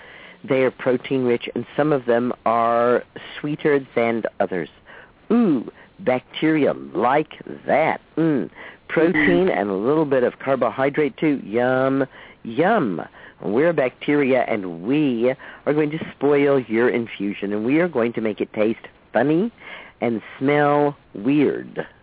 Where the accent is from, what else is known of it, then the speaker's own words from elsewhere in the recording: Texas, United States; I grew up in Texas. And I grew up in Texas in the 50s.